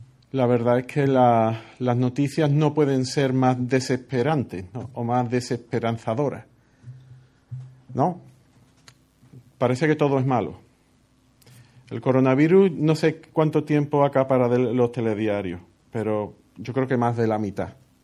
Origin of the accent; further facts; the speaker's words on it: Andalusia, Spain; Ahora la fiebre del Nilo, allí por Sevilla, por mi tierra. No exactamente en mi pueblo, pero allí por el río.